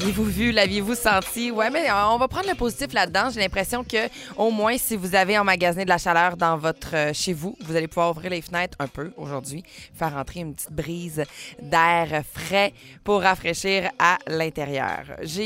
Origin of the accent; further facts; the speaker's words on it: Quebec, Canada; qui nous concerne quand même en tant que Québécois